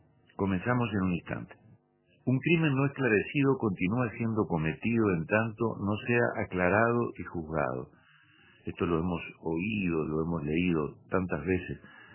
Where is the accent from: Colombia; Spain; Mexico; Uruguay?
Uruguay; aquí en nuestro Uruguay